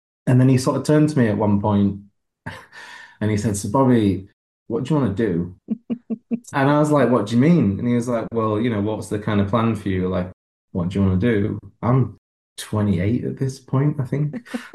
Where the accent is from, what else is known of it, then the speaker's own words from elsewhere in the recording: Yorkshire and the Humber, United Kingdom; now in Los Angeles, United States; I grew up in Yorkshire